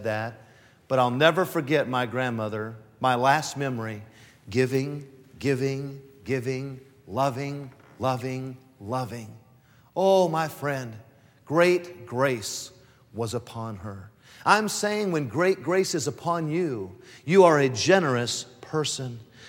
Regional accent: California, United States; I'm your grandson from California. I'm the preacher, the one that preaches out there.

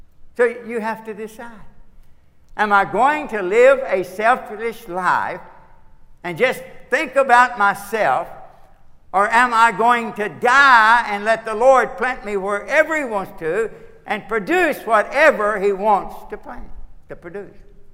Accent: Kentucky, United States; The reason for that is I'm from Kentucky. Okay, and we don't grow much wheat, but we grow a lot of corn.

